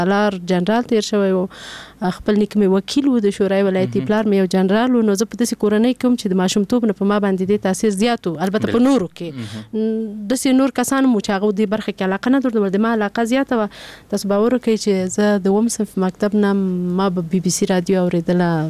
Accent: Paktia, Afghanistan

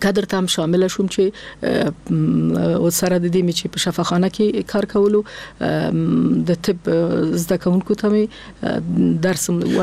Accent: Kabul, Afghanistan; اصل زه د ننګرهار د ولایت یم، اما زیږیدلی په کابل کې یم

